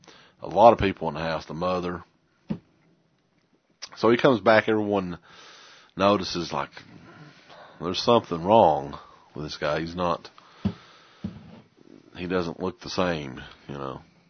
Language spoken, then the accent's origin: English; Kentucky, United States; We're from Eastern Kentucky. That's our excuse.